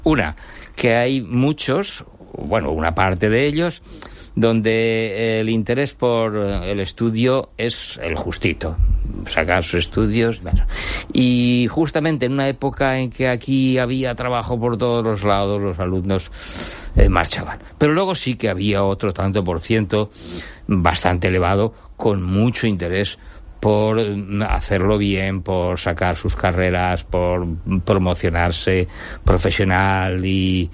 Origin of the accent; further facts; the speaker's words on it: Colmenar Viejo, Community of Madrid, Spain; yo vine de Madrid, de un pueblo de Madrid que se llama Colmenar Viejo.